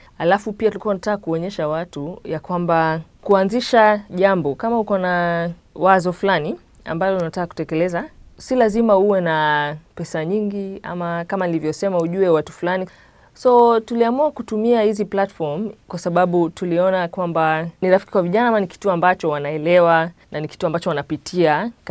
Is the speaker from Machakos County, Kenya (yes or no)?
no; Nairobi, Kenya; nimetoka Nairobi, Kenya.